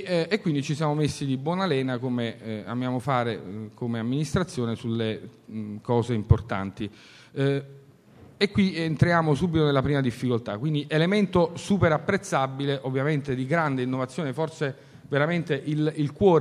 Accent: Naples, Campania, Italy; sono napoletano, quindi sono orgoglioso di appartenere alla mia città, di lavorare per la mia città.

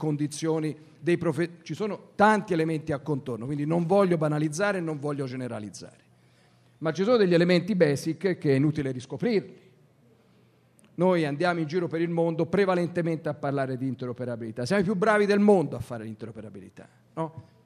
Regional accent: Florence, Tuscany, Italy; Io sono toscano, sono fiorentino

